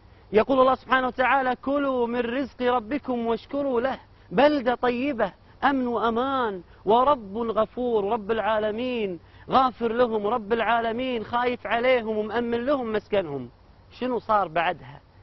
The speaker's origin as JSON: {"language": "Arabic", "country": "Kuwait", "said": "النعمة اللي رب العالمين معطيها لنا في بلادنا بلدنا الكويت"}